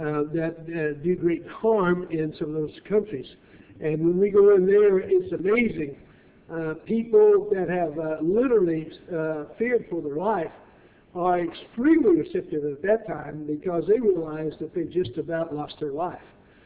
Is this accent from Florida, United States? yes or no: no; Arizona, United States; now in Georgia, United States; I live in Georgia at the present time, and my home state is Arizona.